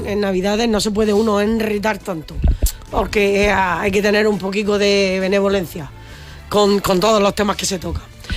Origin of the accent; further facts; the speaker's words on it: Region of Murcia, Spain; restara importancia al castellano, que es nuestra lengua materna. Dicho esto, sigo reafirmándome en la idea de que nuestra lengua murciana hay que darle el lugar que le corresponde.